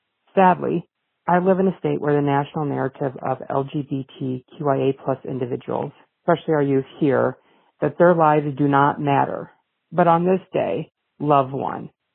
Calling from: Cedar Rapids, Iowa, United States; I'm calling from Cedar Rapids, Iowa, with a high note.

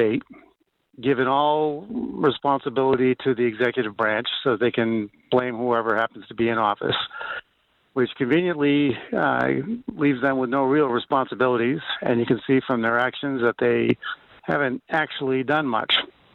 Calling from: Keyport, New Jersey, United States; I'm calling from Keyport, New Jersey.

